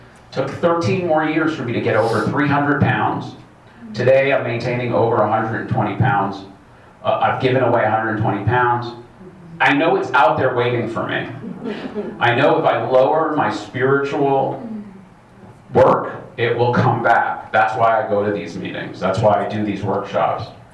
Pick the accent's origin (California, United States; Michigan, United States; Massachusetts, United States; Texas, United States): California, United States; Camarillo; I'm from Camarillo. I came up today, so it's not that far.